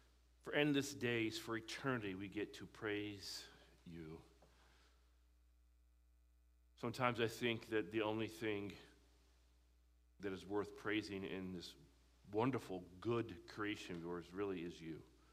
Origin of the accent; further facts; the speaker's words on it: United States; growing up in America, we have never been ruled by a king.